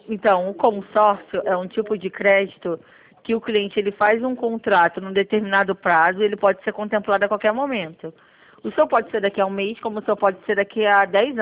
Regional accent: Rio de Janeiro, Brazil; Eu sou do Rio de Janeiro.

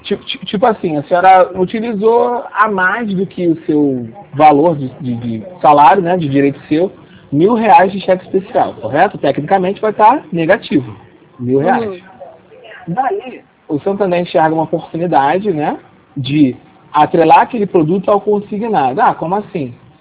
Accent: Rio de Janeiro, Brazil; É do Rio mesmo, sou do Rio.

